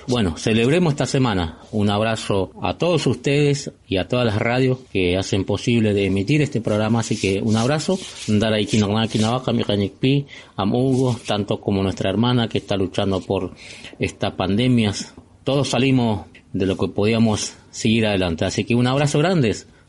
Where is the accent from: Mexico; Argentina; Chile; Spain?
Argentina; Rosario, Santa Fe; quiero compartir con ustedes con noticia desde mi ciudad natal en Rosario.